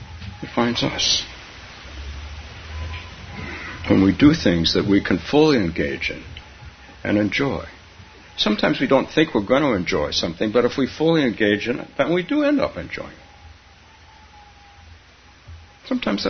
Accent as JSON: {"language": "English", "town": "San Francisco", "region": "California", "country": "United States", "tie": "born or raised there", "said": "Maybe 35 years ago, I took my son to an amusement park in the San Francisco area, my hometown."}